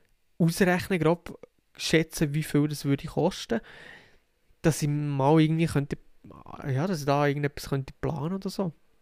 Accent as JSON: {"language": "German", "country": "Switzerland", "said": "so Sachen wie Obdachlosigkeit, was bei uns in der Schweiz gefühlt nicht existent ist."}